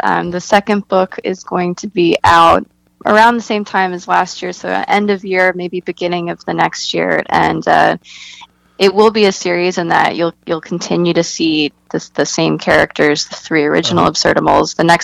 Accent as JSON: {"language": "English", "region": "Budapest", "country": "Hungary", "tie": "born or raised there", "said": "So I'm half Hungarian, and I was born and raised in Budapest."}